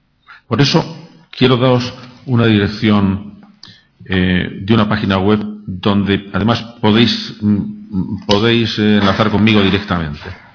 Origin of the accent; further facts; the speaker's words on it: Toledo, Castilla-La Mancha, Spain; La historia que yo cuento la sitúo en Toledo porque soy de Toledo.